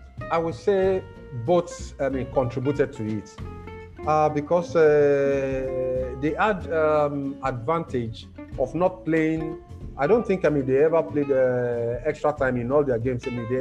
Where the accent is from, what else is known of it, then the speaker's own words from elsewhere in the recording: Ibadan, Oyo, Nigeria; Shooting Stars was my club from youth, and I'm from Ibadan, my blood is Shooting Stars.